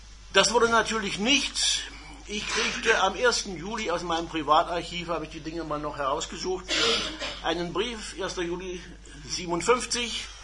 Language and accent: German; Magdeburg, Saxony-Anhalt, Germany; born there; Ich bin also 1939 in Magdeburg geboren